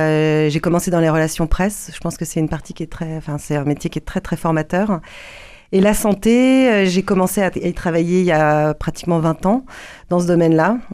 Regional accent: Paris, Île-de-France, France; now in Toulouse, France; je suis arrivée à Toulouse, donc j'ai quitté Paris. Je suis parisienne, hein

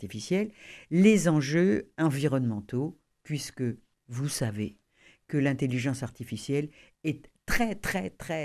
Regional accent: Toulouse, Occitanie, France; puisque je suis toulousaine et que je serai là-bas

